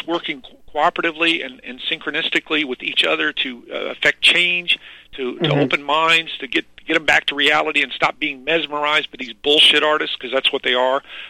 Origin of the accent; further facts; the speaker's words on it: Missouri, United States; I'm originally from Missouri